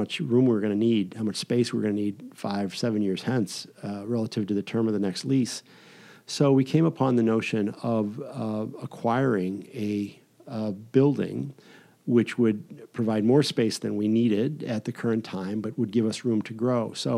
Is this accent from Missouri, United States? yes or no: yes; Afton, Missouri, United States; my family and I moved to South County when I was a little guy, and I was raised mostly in Afton, parochial schools.